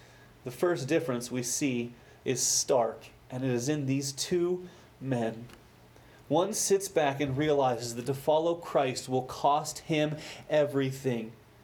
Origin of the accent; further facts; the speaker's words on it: Alamogordo, New Mexico, United States; I grew up in Alamogordo, just across the mountains, yay. And there's a neighborhood there in Alamogordo